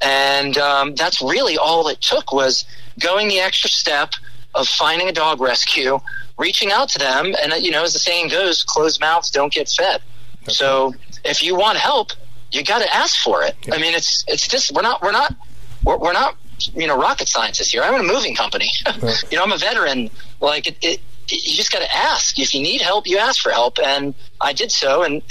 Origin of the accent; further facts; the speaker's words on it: Florida, United States; You know, I'm an outsider. I'm not from Texas. I'm from Florida.